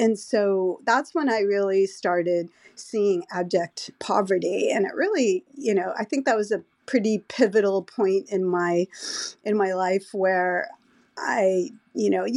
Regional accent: Los Angeles, California, United States; I grew up in West LA in a pretty nice neighborhood, probably a wealthy neighborhood, you would call it

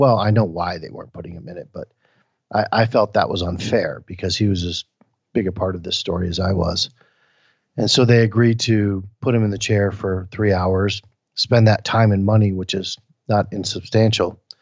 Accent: Flint, Michigan, United States; I don't want to go back to my hometown and you guys film bombed out Beirut, because that's not what Flint is.

